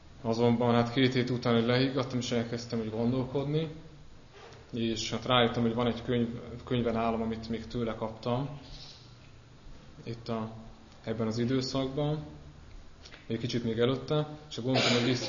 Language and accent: Hungarian; Budapest, Hungary; Budapesten is születtem, itt is nőttem föl. A gyerekkorom, fiatalkorom én szerintem egy hát olyan tipikus, átlagos budapesti gyermekkor, fiatalkor volt, lakótelepen nőttem föl.